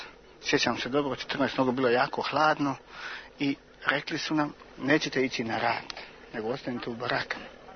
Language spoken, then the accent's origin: Bosnian; Sarajevo, Federation of Bosnia and Herzegovina, Bosnia & Herzegovina; iz Sarajeva sam.